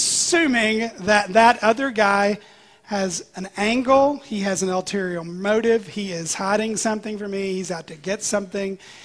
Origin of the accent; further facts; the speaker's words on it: United States; And because I'm American and because I'm human, my first thought was, look at that propaganda.